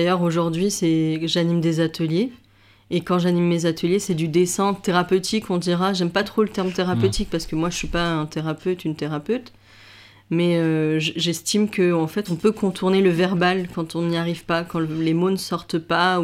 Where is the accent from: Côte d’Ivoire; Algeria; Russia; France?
France; Paris, Île-de-France; born there; il y a des souvenirs du Liban, de là où ma famille vient et d'où je viens, même si je suis née à Paris.